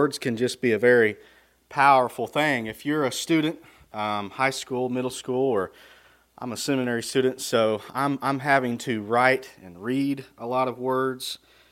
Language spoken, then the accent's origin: English; Ohio, United States; born there; also born or lived in Kentucky; I was born in Ohio, and my family moved to Kentucky at one point, but in between that time, before we moved to Kentucky, I loved going down there to that bait and tackle store.